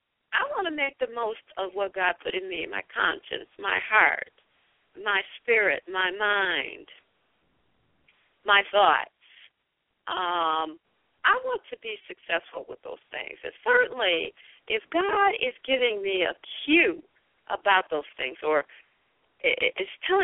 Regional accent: Detroit, Michigan, United States; I come from the Motor City. You know, when you've ever seen one of those cars come off the line, off of a, auto line, an auto factory. My dad was an auto worker, and he worked in the auto factory

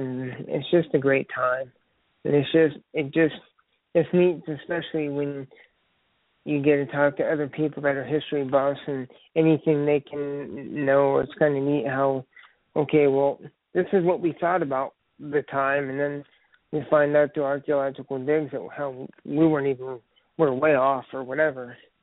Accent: Lafayette, Indiana, United States; if anyone lives in my hometown of Tooting County in Lafayette, where I'm from, we have a Feast of the Hunter's Moon.

